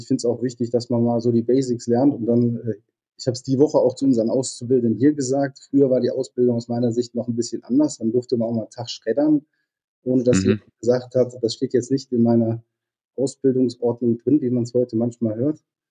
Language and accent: German; Leverkusen, North Rhine-Westphalia, Germany; gebürtiger Leverkusener, momentan im Hoch